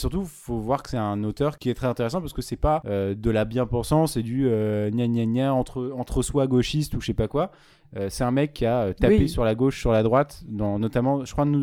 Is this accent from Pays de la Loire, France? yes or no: no; Champigny-sur-Marne, Île-de-France, France; moi je viens à la base de Champigny-sur-Marne qui a été le dernier bidonville de France.